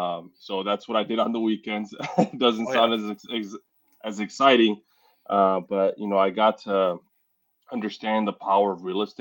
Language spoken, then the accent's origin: English; Chicago, Illinois, United States; Born and raised in Chicago.